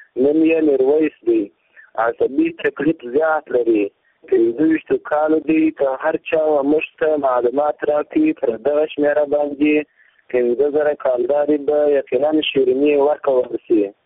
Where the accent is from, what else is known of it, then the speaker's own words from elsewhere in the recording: Khakrez, Kandahar, Afghanistan; زه د کندهار د ولایت یم، د خاکریز او د لام د سیمې د زلاغا د کلي اوسېدونکی یم.